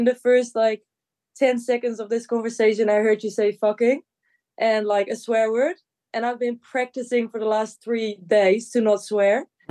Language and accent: English; Netherlands; first language Dutch; English is a second language; I'm from the Netherlands.